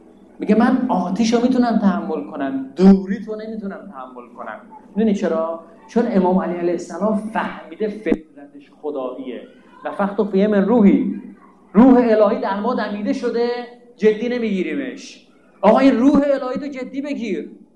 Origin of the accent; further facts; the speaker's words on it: Hamadan, Iran; من این دفعه رفته بودم همین همدان، ما همدانی هستیم، همدان رفته بودم